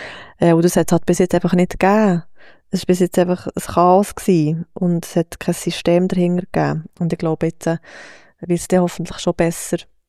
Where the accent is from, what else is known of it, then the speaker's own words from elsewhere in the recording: Thun, Bern, Switzerland; Also ich wohne, oder ich bin in der Hochburg von Freikirchen aufgewachsen